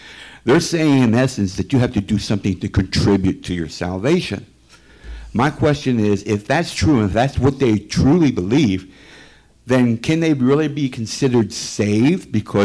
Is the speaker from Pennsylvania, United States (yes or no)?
yes; Dover, Pennsylvania, United States; I'm from Dover, Pennsylvania.